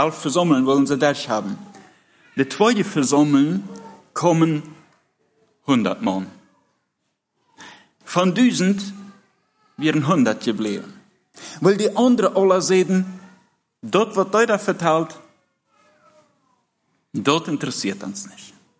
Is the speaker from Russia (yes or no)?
yes; Russia; German is a second language; moved away as an adult; now in Germany; Ich bin in Russland geboren. Wir sind 19 Jahre, als wir in Deutschland kommen